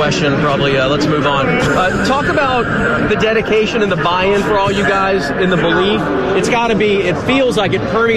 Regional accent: Dallas, Texas, United States; I'm from Dallas.

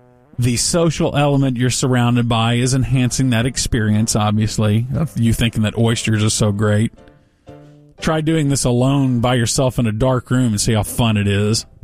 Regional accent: the South, United States; I grew up in the South

